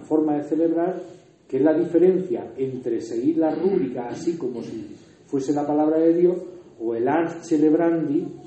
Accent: Region of Murcia, Spain; accent: Murcian; en mi tierra tendemos a comernos sílabas. Y yo he visto a paisanos míos leyendo la lectura en murciano.

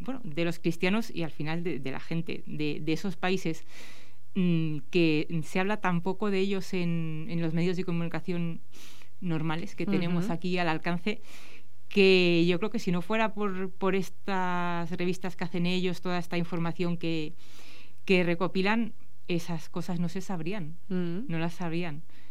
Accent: Madrid, Community of Madrid, Spain; now in Astorga, Spain; aunque somos de Madrid, llevamos aquí un poquito más de tres años viviendo en un pueblo cerca de Astorga.

